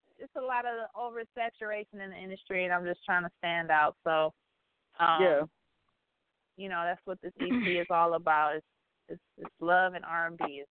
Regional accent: Detroit, Michigan, United States; Like I said, I'm from Detroit, Michigan.

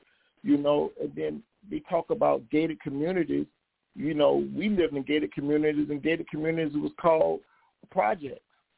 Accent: Jacksonville, Florida, United States; I'm originally from Calvert, Florida. You may know it as Jacksonville, Florida. I was born and raised there

